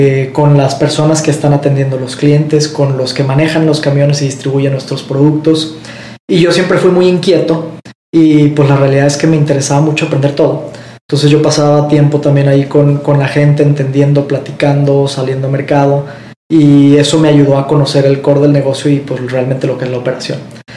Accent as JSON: {"language": "Spanish", "town": "Guadalajara", "region": "Jalisco", "country": "Mexico", "said": "Yo soy de Guadalajara."}